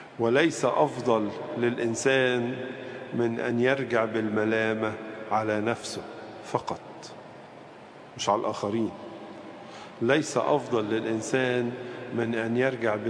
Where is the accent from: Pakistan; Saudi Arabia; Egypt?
Egypt; عندنا في مصر مثلا الحضارة الفرعونية